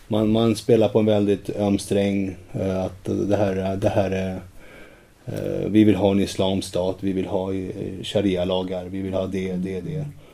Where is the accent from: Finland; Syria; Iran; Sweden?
Syria; Det som vi syrier anser är värst i den här konflikten är ju att den vanliga människan inte får komma till tals.